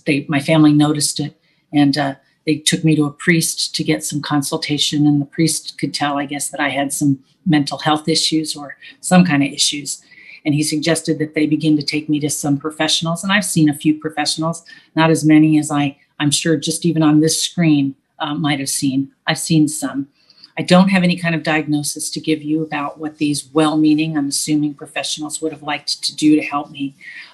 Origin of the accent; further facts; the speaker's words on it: Venice, California, United States; I grew up in an alcoholic home. I grew up in Venice, California.